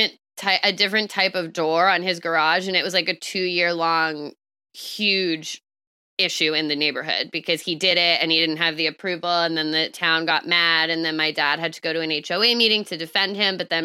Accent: Fairfax County, Virginia, United States; my hometown of Fairfax

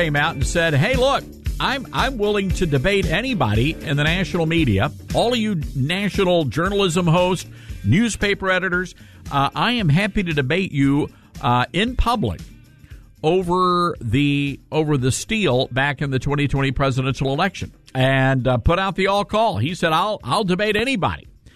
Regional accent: Germantown, Tennessee, United States; Germantown, Tennessee, my hometown, KWAM.

